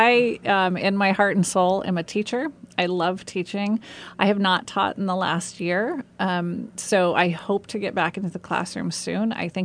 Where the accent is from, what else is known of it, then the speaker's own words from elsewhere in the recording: Long Beach, California, United States; I grew up in Long Beach, California.